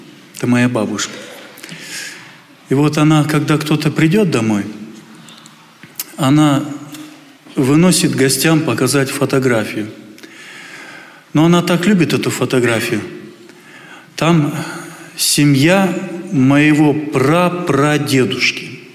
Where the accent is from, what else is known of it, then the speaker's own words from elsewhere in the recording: Protasovo, Altai Krai, Russia; Так обычно дети, подростки меня называют. Я с Алтая, с Протасова. Там живу, совершаю служение.